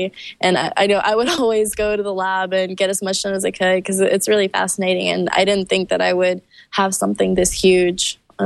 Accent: Russia; Well, because I am from Russia

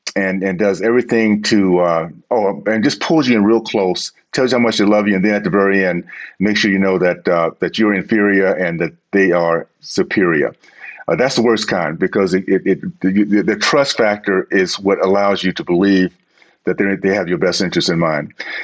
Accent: Deep South, United States; I grew up in the Deep South, and at 16 years old, I kind of recognized that there are two types of racists.

